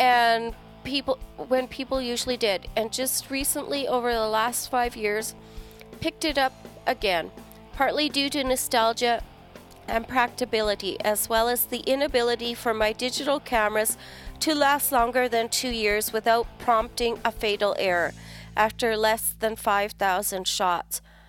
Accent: Waterloo, Ontario, Canada; also born or lived in Squamish, Canada; I grew up in Waterloo, Ontario. Somewhat unfortunately, only because it is a bit of a wasteland of cities and highways. Busy people doing busy things.

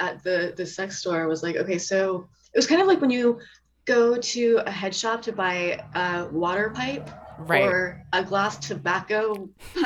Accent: Denton, Texas, United States; I grew up in Denton up north.

